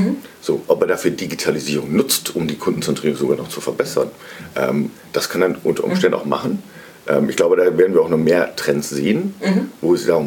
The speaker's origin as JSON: {"language": "German", "region": "Northern Germany", "country": "Germany", "said": "ich komme ja aus dem Norden"}